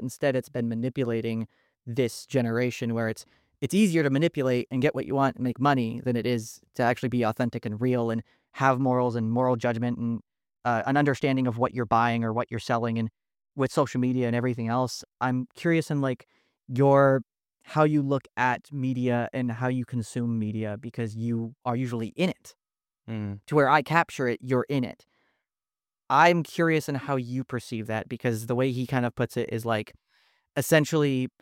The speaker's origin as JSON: {"language": "English", "country": "Ireland", "said": "I'm not Italian. I'm an Irish guy, so..."}